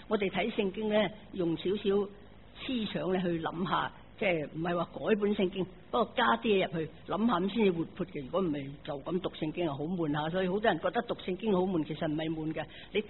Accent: Hong Kong; 我哋香港人好叻打签噶嘛

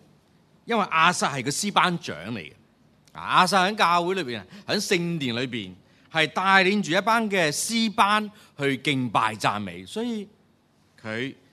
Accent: China; 我哋中国人有一句说话叫做善有善报

